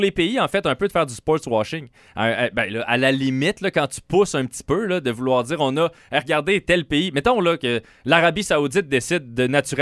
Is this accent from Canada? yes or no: yes; Saint-Augustin, Quebec, Canada; Norrois, c'est mon équipe de où je viens, de Saint-Augustin. J'ai la nationalité Norrois.